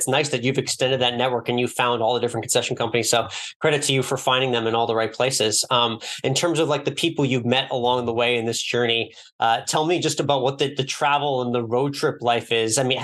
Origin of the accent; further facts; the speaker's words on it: Northeast, United States; now in Austin, United States; Yeah, I'm originally from the Northeast, but I now live in Austin, Texas.